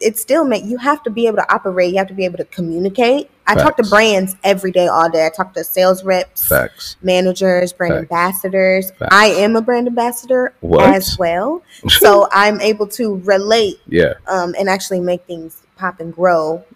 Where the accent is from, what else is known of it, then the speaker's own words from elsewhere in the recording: Sacramento, California, United States; now in Los Angeles, United States; I'm originally from Sacramento.